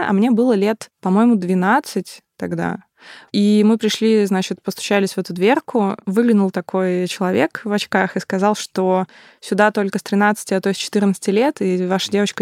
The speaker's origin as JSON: {"language": "Russian", "town": "Arkhangelsk", "region": "Arkhangelsk Oblast", "country": "Russia", "said": "Я из Архангельска, да, это северный город."}